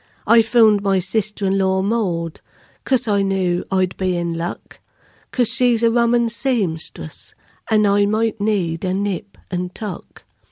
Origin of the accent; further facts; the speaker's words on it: East of England, United Kingdom; accent: Norfolk; Now, I know you all like my accent because I've been told. Now, I don't know how many of you know that I'm a member of Friends of Norfolk Dialect